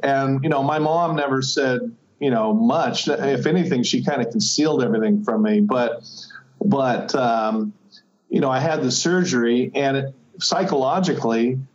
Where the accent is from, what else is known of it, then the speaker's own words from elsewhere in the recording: Fullerton, California, United States; now in Laguna Beach, United States; I'm from Orange County. I grew up in Fullerton where they made Fender guitars.